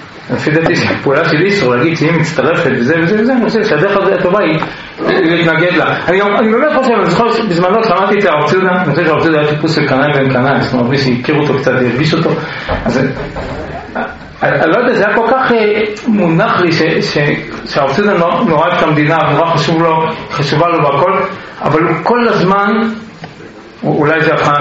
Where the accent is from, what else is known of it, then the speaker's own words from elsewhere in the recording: Tel Aviv, Tel Aviv District, Israel; אני יליד רמת אביב